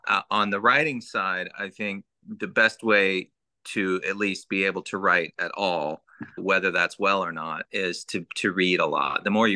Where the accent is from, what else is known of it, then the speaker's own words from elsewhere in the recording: Missouri, United States; Being someone from the Midwest, I grew up in Missouri and went through three pretty bad tornadoes growing up.